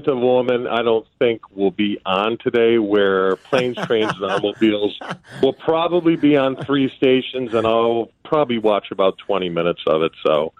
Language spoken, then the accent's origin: English; East Coast, United States; When I first got there, you know, I came from the East Coast.